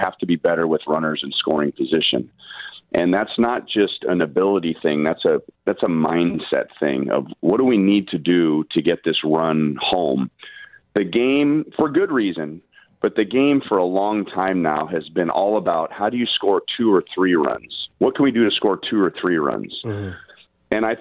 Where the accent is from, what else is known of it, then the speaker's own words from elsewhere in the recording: Los Angeles, California, United States; Well, I'm originally from Los Angeles.